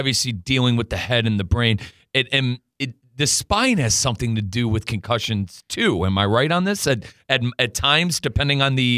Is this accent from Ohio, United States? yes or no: yes; Ohio, United States; You know, growing up in Northeast Ohio with how crazy we were in football, I started playing in the fourth grade.